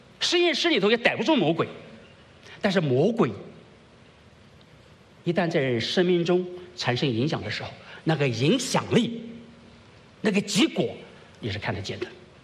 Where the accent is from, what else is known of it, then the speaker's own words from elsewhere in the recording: China; 我们认为人死了就变成鬼，这是我们中国人想法